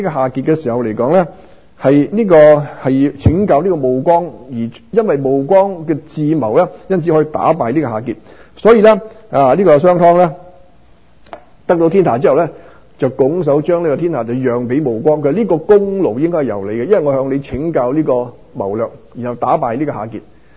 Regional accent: Guangdong, China; 其實咧動詞啊，即係我哋廣東人講個鋸

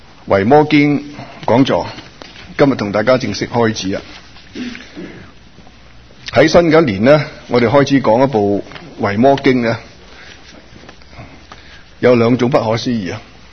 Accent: Guangdong, China; 但我们广东人用粤音广东话去发音

